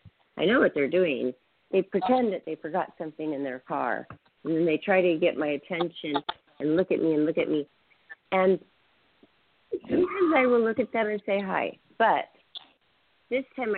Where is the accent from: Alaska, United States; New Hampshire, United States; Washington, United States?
Washington, United States; Seattle; also born or lived in Spokane; So we were all born in Spokane, Washington. I grew up in Seattle.